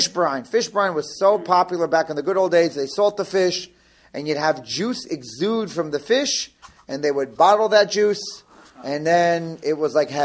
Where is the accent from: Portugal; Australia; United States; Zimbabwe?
United States; I have to tell you, I'm so American.